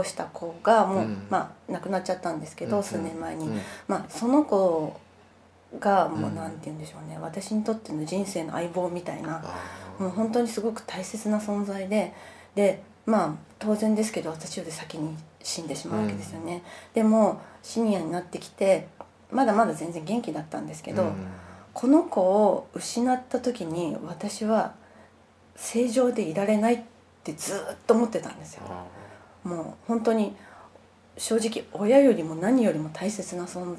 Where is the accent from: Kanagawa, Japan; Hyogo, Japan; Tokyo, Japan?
Tokyo, Japan; Adachi; 私は足立区出身で、はい、彼は荒川区出身で、両方とも下町なので